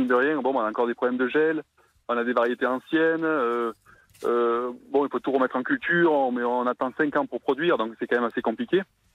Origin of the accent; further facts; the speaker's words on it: Provence-Alpes-Côte d'Azur, France; chez nous, en Provence, et surtout sur les contreforts du Luberon